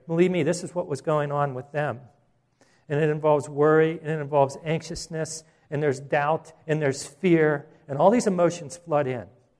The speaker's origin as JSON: {"language": "English", "town": "Pittsburgh", "region": "Pennsylvania", "country": "United States", "said": "Now, I'm from Pittsburgh, we used to go up to Lake Erie to vacation."}